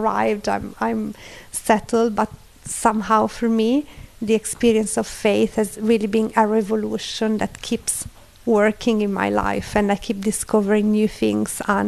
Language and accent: English; Italy; I can say that, you know, I come from Italy, so when I was born, 1981